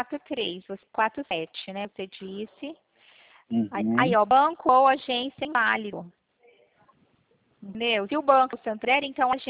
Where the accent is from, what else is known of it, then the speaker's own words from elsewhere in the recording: Pirassununga, São Paulo, Brazil; Então, eu sou da cidade de Pirassununga, no interior de São Paulo.